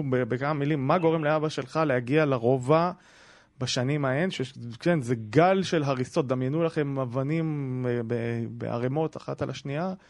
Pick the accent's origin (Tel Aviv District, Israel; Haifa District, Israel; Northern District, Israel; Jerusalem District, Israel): Jerusalem District, Israel; Jerusalem; גדלתי ברוב היהודי בירושלים.